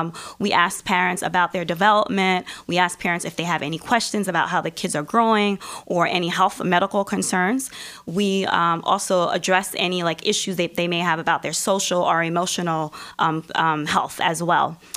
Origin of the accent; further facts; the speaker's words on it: New York, United States; also born or lived in Norfolk, Virginia; And then I decided to come back to New York, to my hometown, and to work.